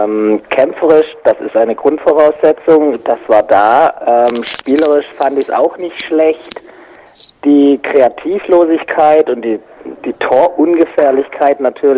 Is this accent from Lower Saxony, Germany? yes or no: no; Baden-Württemberg, Germany; Ja, zwischen Ulm und Stuttgart kann man sagen.